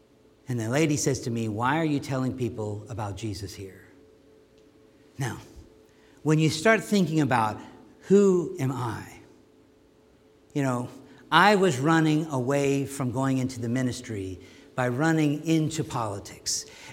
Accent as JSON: {"language": "English", "region": "Maryland", "country": "United States", "tie": "born or raised there", "said": "I grew up in Maryland, and we had perpetual liberals."}